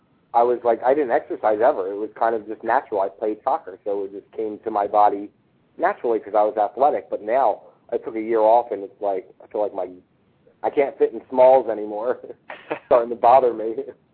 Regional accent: Philadelphia, Pennsylvania, United States; I mean, I live outside of Philly now, but I grew up in Philly

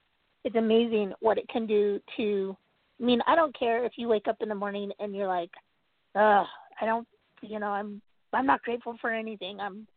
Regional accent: Utah, United States; I'm from Utah.

